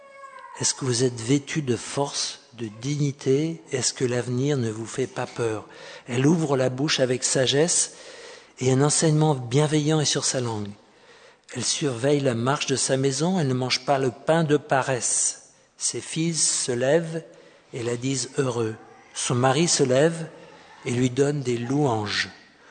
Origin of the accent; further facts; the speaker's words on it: France; Je peux me permettre de dire ça parce que je suis Français.